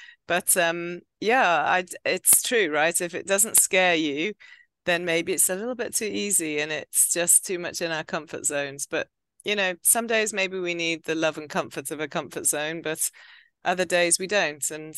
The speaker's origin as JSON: {"language": "English", "town": "Stoke-on-Trent", "region": "West Midlands", "country": "United Kingdom", "said": "So whilst we're from Stoke-on-Trent, we're not in the north of England"}